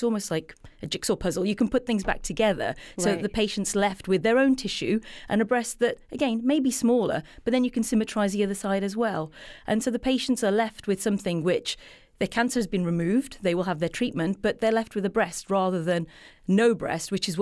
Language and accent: English; England, United Kingdom; And I'm biased because I'm from England and I work in the system